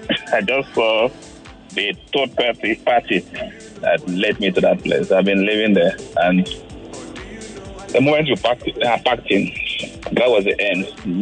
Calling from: Ajah, Lagos, Nigeria; From Aja.

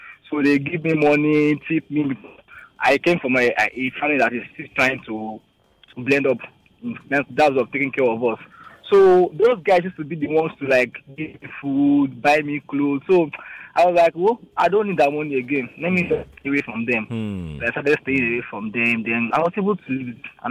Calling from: Magodo, Lagos, Nigeria; I'm calling from Magodo.

